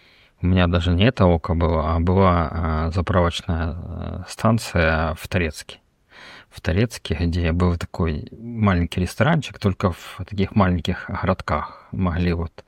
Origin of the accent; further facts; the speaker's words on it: Kramatorsk, Donetsk Oblast, Ukraine; Ну, я родился в Краматорске, жил там до 85 года, пока не поступил в Донецкий медицинский институт.